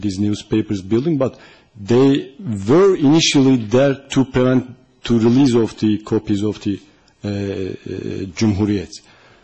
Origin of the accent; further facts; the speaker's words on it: Turkey; I'm from Turkey, by the way.